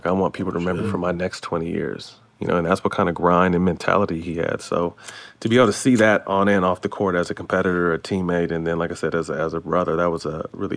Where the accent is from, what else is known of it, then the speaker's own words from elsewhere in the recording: California, United States; I'm from NorCal. So I grew up, you know, Magic was it.